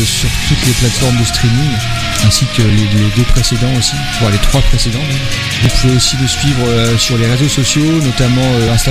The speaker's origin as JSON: {"language": "French", "region": "Normandy", "country": "France", "said": "on vient donc de Normandie entre Caen et Granville."}